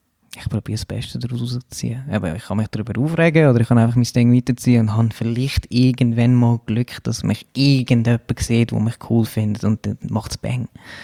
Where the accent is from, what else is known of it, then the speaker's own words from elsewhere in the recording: Brugg, Aargau, Switzerland; Ich bin ursprünglicher Brugger.